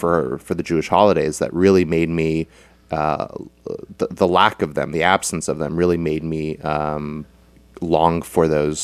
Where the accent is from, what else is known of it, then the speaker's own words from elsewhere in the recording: Canada; because we're both Canadian, I should add.